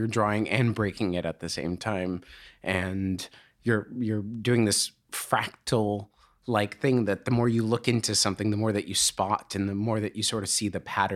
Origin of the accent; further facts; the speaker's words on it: Massachusetts, United States; So I grew up just outside of Boston.